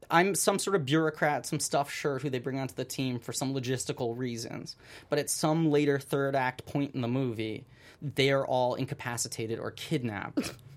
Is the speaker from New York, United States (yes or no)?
yes; New York, United States; I grew up in New York. Cars scare me. I've never driven a car in my life.